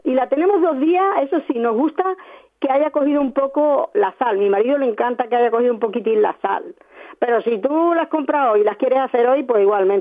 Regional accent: Seville, Andalusia, Spain; born there; Jo nací en Sevilla.

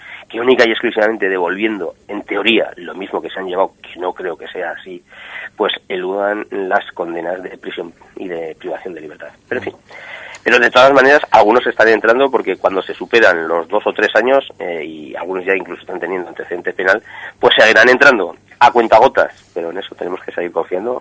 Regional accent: Aragon, Spain; yo soy aragonés ante todo, zaragozista por supuesto

